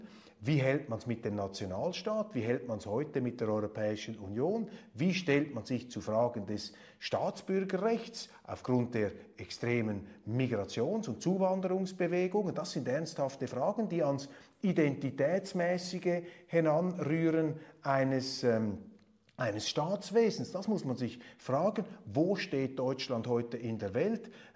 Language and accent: German; Switzerland; Und auch da sage ich als Schweizer, das kann nicht der Weg, das kann nicht die Lösung sein.